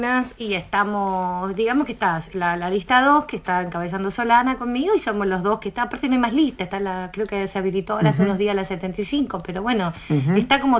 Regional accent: Rosario, Santa Fe, Argentina; soy nacida en Rosario, soy santafesina

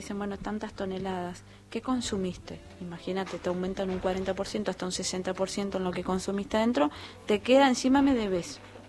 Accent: Oberá, Misiones, Argentina; la mayor producción de la yerba mate está en la zona centro, que es de donde yo vengo, que es Soberá, toda la zona, una de las ciudades es Soberá

